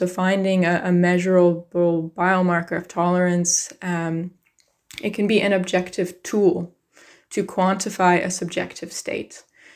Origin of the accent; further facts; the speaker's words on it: United States; So I grew up in the United States and I originally went to school to study pharmacy.